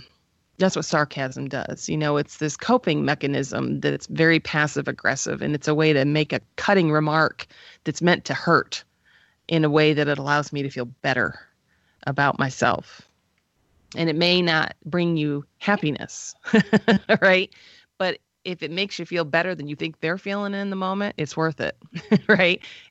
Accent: Northeast, United States; I am from the Northeast, and everyone who lives in the Northeast of this country lives in sarcasm.

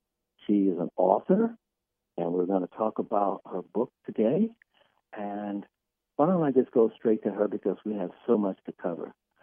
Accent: Michigan, United States; because we're both so thrilled that we're from Michigan, we've got a long history

